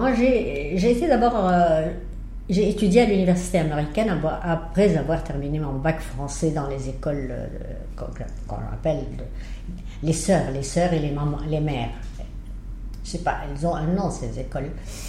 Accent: Egypt; je ne parle pas le turc. Et j'ai été seulement une fois dans ma vie à Istanbul, juste comme touriste. Maintenant, j'ai été élevée en Égypte.

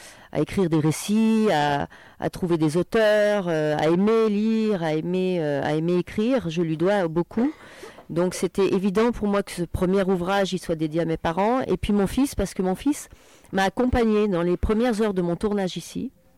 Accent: Djibouti; un récit qui partagera à la fois des souvenirs de mon enfance à Djibouti

